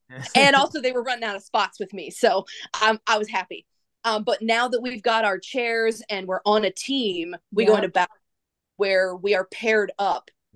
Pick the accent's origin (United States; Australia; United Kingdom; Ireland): United States; Maryland; So I grew up in Anne Arundel County outside of Baltimore, but my parents constantly took us into the city.